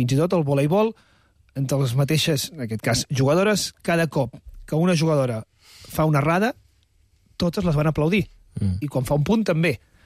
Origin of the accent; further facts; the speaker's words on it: Figueres, Catalonia, Spain; o jo recordo que sóc de Figueres